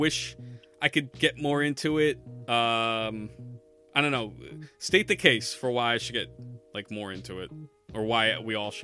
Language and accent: English; Northeastern United States, United States; growing up in the Northeast, we didn't really have like a big college football school or conference per se.